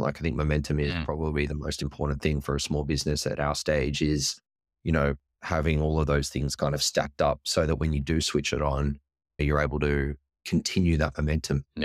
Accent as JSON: {"language": "English", "country": "Australia", "lives_now": "San Diego, United States", "said": "But like, let me just be clear, like being an Australian, you know, my home turf is definitely Australia."}